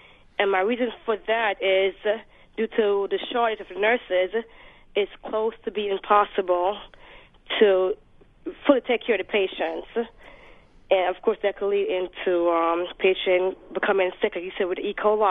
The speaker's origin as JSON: {"language": "English", "country": "Jamaica", "lives_now": "Far Rockaway, United States", "said": "I'm actually from Jamaica"}